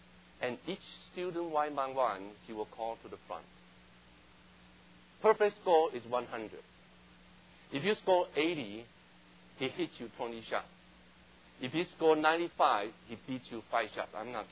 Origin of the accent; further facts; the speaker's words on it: Taiwan; English is a second language; I grew up in Taiwan.